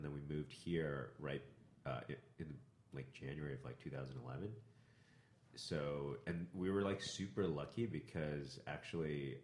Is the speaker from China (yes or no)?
yes; Shanghai, China; born there; English is a second language; I was born in Shanghai in 85.